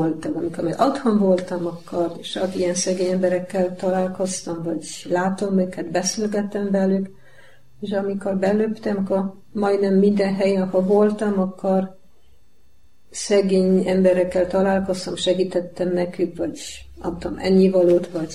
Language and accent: Hungarian; Poland; born there; Hungarian is a second language